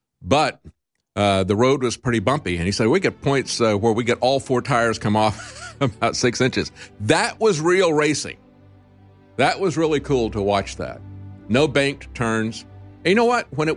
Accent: Tampa, Florida, United States; I grew up in Florida, in Tampa, and we used to go to Daytona quite often.

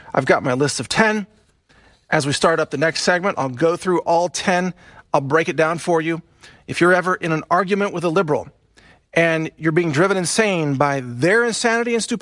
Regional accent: Texas, United States; and I'm a Texan, and I'm a Southerner.

